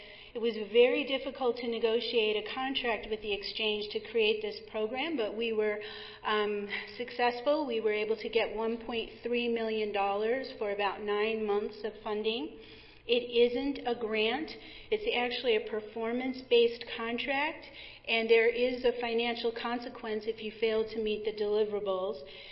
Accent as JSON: {"language": "English", "town": "Laguna", "region": "New Mexico", "country": "United States", "said": "I'm from the Pueblo of Laguna"}